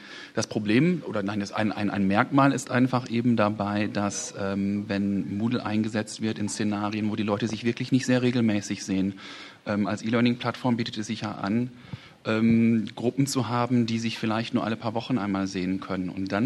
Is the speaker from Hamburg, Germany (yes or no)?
no; Mülheim an der Ruhr, North Rhine-Westphalia, Germany; Ich komme aus Müllheim an der Ruhr und bin tätig an der Volkshochschule Essen.